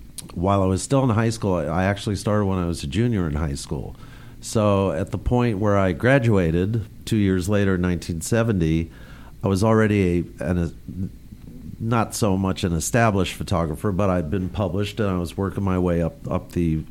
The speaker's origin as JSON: {"language": "English", "town": "Forest Hills", "region": "New York", "country": "United States", "tie": "born or raised there", "lives_now": "Los Angeles, United States", "said": "I grew up in Forest Hills, New"}